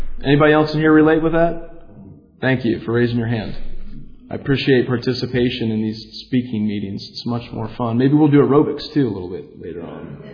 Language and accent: English; Dayton, Ohio, United States; So I grew up in Dayton, Ohio. I'm from the birthplace, or the birth state, I guess, of this program.